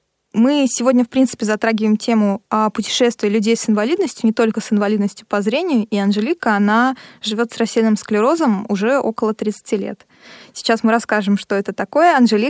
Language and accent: Russian; Russia; воспользовавшись тем, что я из России, но, в принципе, его понимаю